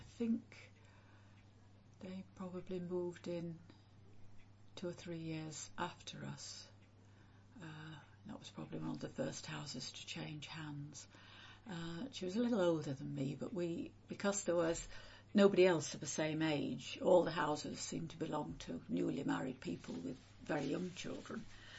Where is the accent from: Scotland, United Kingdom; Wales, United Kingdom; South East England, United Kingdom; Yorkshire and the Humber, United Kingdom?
Yorkshire and the Humber, United Kingdom; Totley; in Totley, which backed onto fields and or one field and a bit